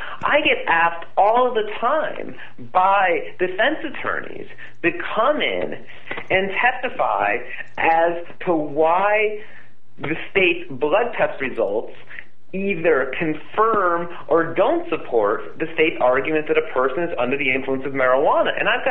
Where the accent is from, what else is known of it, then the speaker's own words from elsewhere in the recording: Connecticut, United States; And for those that may not know, I grew up in Connecticut. I'm a graduate of high school in Connecticut